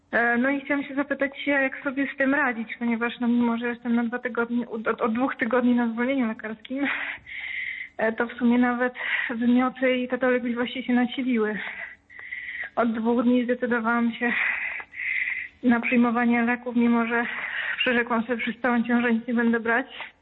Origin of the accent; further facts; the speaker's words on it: Bydgoszcz, Kuyavian-Pomeranian Voivodeship, Poland; jestem z Bydgoszczy.